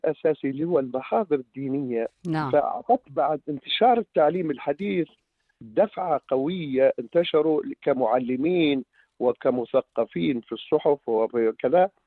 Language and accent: Arabic; Hun, Jufra District, Libya; مشهورة في لندن تصدر هذه من بلدتنا من هون